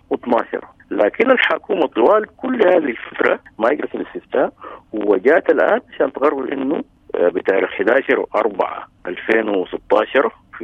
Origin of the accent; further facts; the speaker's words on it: Sudan; شنو اللي بيجمع بيناتنا نحن كسودانيين؟